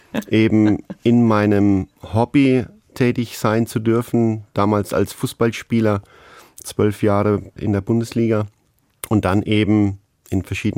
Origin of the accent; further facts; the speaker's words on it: Gänheim, Bavaria, Germany; Und dazu gehört eben auch mein Heimatdorf Gähnheim mit circa 800 Einwohnern. Und ich bin immer noch sehr gerne dort.